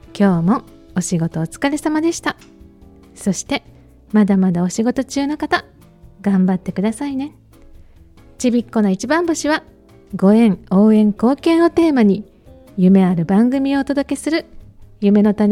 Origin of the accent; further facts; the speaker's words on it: Nara, Japan; ×1 の私たち奈良出身×1 ということでお揃い